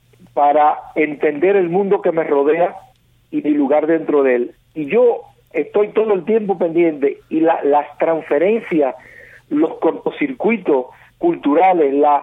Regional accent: Cuba; moved away; Yo soy un hombre bicultural como tantos cubanos en los últimos 50 y tantos años que hemos tenido que salir de nuestro país

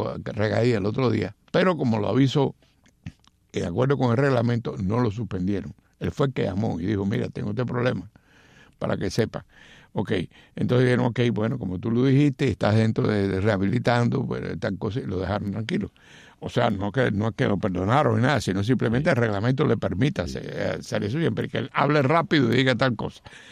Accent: Cuba; moved away; cada vez somos más cubanos, eso sí, eso sí. Yo creo que soy más cubano cuando salí de Cuba hace tantos años.

